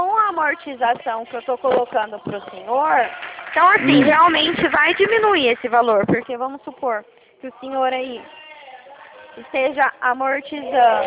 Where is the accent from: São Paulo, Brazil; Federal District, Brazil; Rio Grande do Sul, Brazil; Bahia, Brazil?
São Paulo, Brazil; Dracena; Eu sou de Dracena.